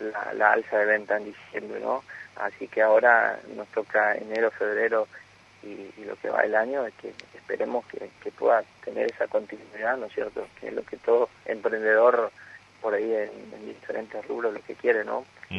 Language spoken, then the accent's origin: Spanish; Argentina; como buen argentino que somos